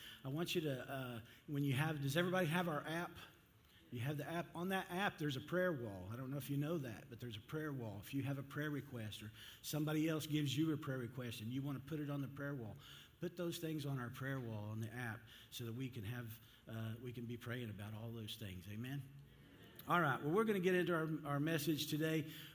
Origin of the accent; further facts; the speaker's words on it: Texas, United States; I am a Texan, and we don't talk like they did over there.